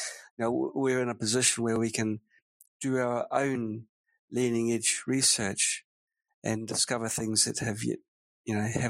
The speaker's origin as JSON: {"language": "English", "country": "New Zealand", "tie": "born or raised there", "said": "it was a normal childhood, nothing remarkable really, but it was in sunny New Zealand. It's a small country."}